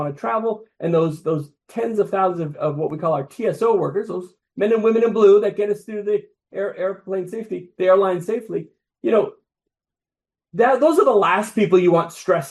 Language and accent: English; New England, United States; I'm from New England. I'm a New England guy.